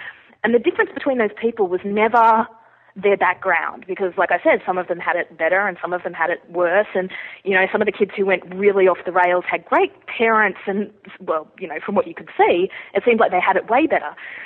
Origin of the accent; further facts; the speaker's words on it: Sydney, New South Wales, Australia; We grew up in Narrabeen in Sydney's northern beaches area, which sounds really nice, but if you know anything about that area, you know that Narrabeen's like, you know, the Bogan area of the nicer area.